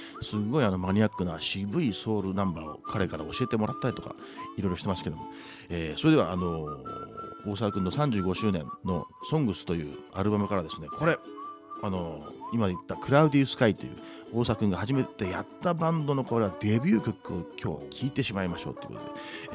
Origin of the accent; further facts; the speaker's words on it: Chiba, Japan; now in Saitama, Japan; 私は関東、千葉県生まれ育ち、今埼玉ですけども